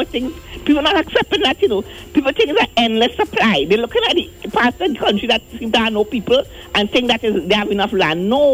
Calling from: Maraval, Trinidad & Tobago; Good morning. I'm calling from Maraval.

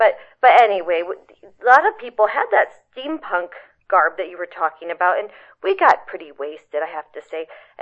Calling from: Butte, Montana, United States; from Butte, Montana.

